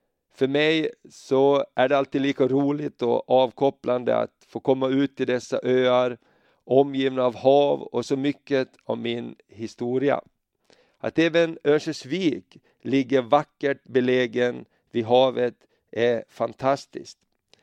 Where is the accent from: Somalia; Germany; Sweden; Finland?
Finland; Kökar, Åland; Åland. En ö som ligger mitt mellan Sverige och Finland. Där är jag född och där har jag mina rötter. Jag kommer från en liten ö i åländska skärgården som heter Tjökar.